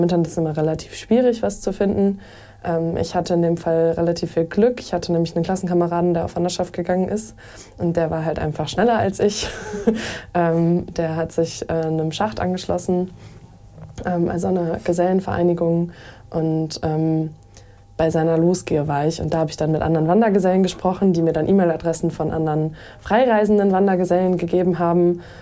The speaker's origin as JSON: {"language": "German", "town": "Löningen", "region": "Lower Saxony", "country": "Germany", "tie": "born there", "said": "Gebürtig bin ich aus Löning. Das liegt zwischen Oldenburg und Osnabrück."}